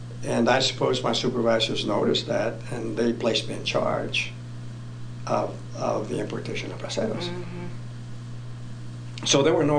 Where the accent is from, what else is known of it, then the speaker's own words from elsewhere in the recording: Clint, Texas, United States; I was born and raised in Clint. It's a little town about 6 miles east of El Paso.